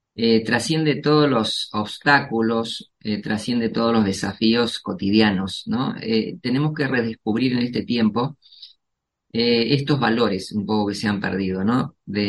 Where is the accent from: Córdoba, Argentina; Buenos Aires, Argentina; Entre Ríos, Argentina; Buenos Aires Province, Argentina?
Entre Ríos, Argentina; Paraná; Yo soy de Entre Ríos, soy de la zona de Paraná.